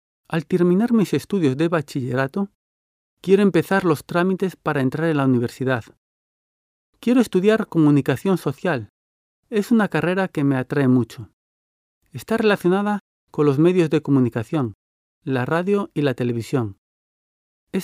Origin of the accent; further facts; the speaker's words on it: Oviedo, Asturias, Spain; Fue en mi ciudad natal, Oviedo.